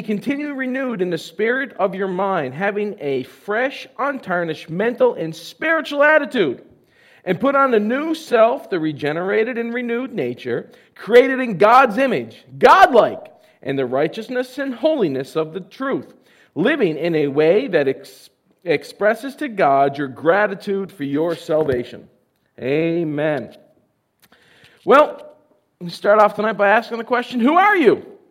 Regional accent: Newfoundland and Labrador, Canada; I'm originally from Portygrave, Newfoundland.

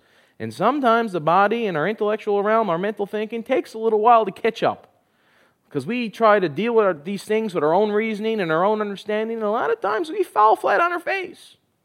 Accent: Newfoundland and Labrador, Canada; now in Thunder Bay, Canada; I'm married to Kendra. I have three children, one on the way. Live here in Thunder Bay. I'm originally from Newfoundland.

